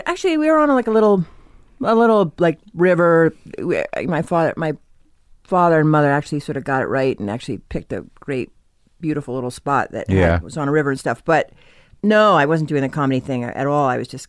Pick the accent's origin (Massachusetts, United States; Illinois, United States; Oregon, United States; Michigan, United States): Massachusetts, United States; Norwell; I'm from Norwell, Massachusetts.